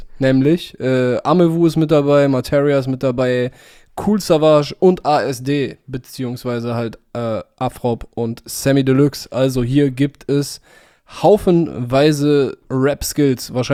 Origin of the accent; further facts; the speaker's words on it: Cologne, North Rhine-Westphalia, Germany; wir kommen aus Köln.